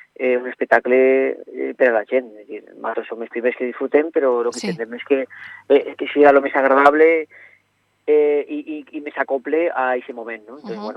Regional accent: Almassora, Valencian Community, Spain; Jo soc d'Almassora

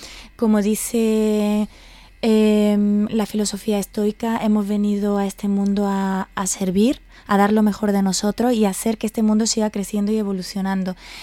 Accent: Córdoba, Andalusia, Spain; now in Villarreal, Spain; Yo soy cordobesa, entonces aquí en Villarreal me he sentido como en casa desde que llegué. Hace 4 años que estoy en tierra valenciana, en Castellón

